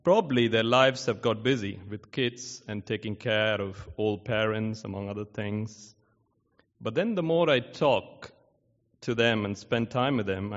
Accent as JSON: {"language": "English", "region": "South India", "country": "India", "tie": "born or raised there", "moved": "yes", "said": "So, I'm from India, and I left India in 2010. I've been back to my hometown in South India only twice."}